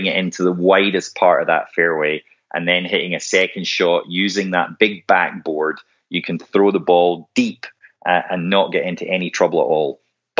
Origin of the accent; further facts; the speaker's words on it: Scotland, United Kingdom; And I think this speaks to the fact that as a Scot, my golf has always been match play.